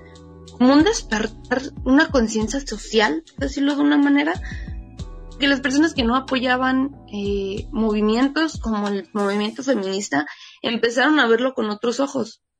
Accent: Jalisco, Mexico; sé que somos de Jalisco y por eso nosotras nos movió esto

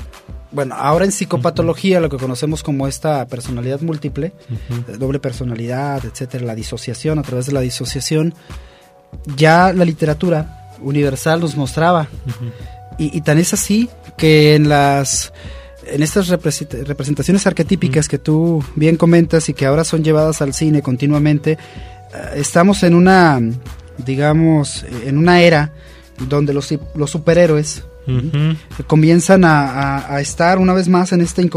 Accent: Monterrey, Nuevo León, Mexico; Bueno, yo soy regiomontano, soy norteño, y en Monterrey el Halloween, por la cercanía con los Estados Unidos, es muy común que haya este tipo de fiestas

